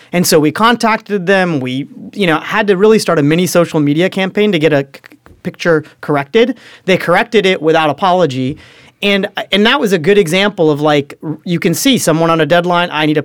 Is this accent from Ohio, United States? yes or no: yes; Cincinnati, Ohio, United States; So I grew up in Cincinnati, Ohio, right? I'm sure that's but looking at me with my turban and beard is not the thing that most people guess first, right?